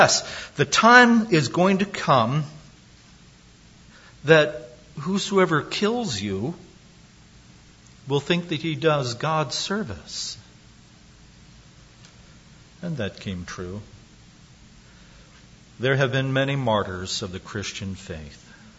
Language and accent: English; Kentucky, United States; I grew up in Kentucky, so I say Wycliffe.